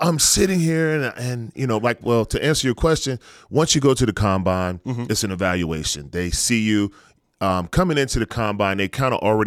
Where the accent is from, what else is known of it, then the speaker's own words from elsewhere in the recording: the South, United States; Yeah, I'm from the South. I'm a country boy. That weather was just too much.